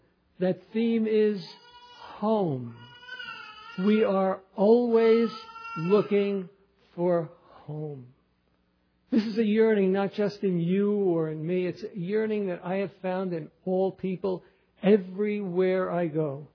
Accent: New York City, New York, United States; I grew up in New York City.

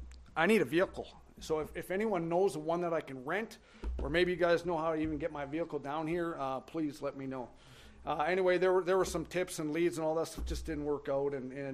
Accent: Manitoba, Canada; I'm from Manitoba, Canada, right above North Dakota.

